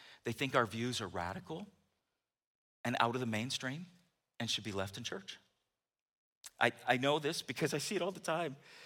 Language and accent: English; United States; but for me, growing up in America, you know, Roe versus Wade happened in 1973.